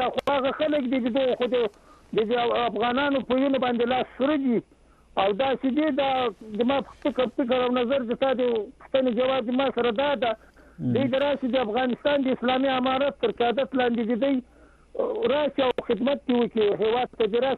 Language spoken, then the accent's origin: Pashto; Haripur, Khyber Pakhtunkhwa, Pakistan; زه د خیبر پښتونخوا هریپور نه یم، … ستاسو دایمي اورېدونکی.